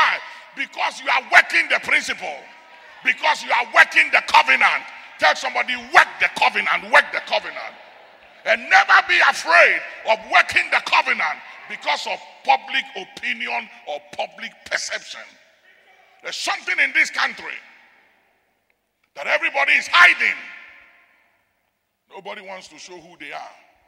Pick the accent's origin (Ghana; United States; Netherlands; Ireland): Ghana; It's because I'm a Ghanaian.